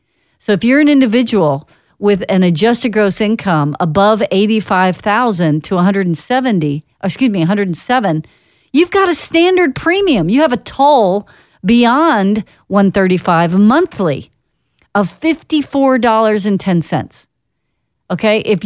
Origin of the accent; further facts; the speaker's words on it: Dallas, Texas, United States; When I was growing up in Dallas, you know, we'd drive down Central Expressway, we'd go down I-35, no big deal, just driving, not any big deal.